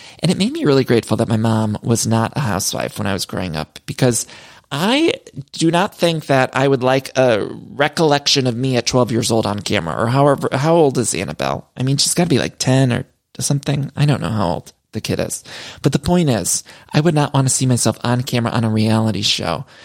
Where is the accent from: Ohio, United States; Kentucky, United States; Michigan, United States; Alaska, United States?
Ohio, United States; Solon; I often talk about growing up in Ohio, but back in Solon, Ohio, my hometown, they had a place called Dress Barn.